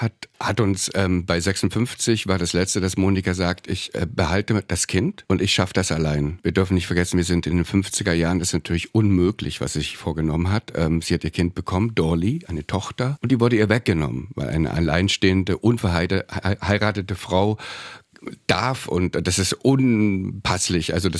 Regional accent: East Germany, Germany; Ich bin ja, wie gesagt, im Osten groß geworden und die Filme im Kino kamen immer ein bisschen versetzt

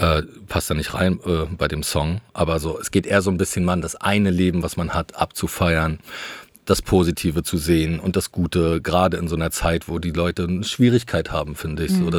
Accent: Rostock, Mecklenburg-Vorpommern, Germany; also born or lived in Berlin; now in Rügen, Germany; Also das ist so das Viertel, wo man hingeht als Rostocker.

